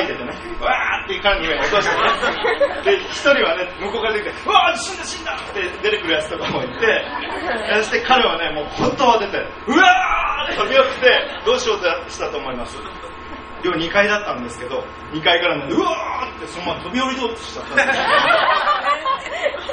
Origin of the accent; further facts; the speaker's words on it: Australia; Japanese is a second language; 私はオーストラリア出身で、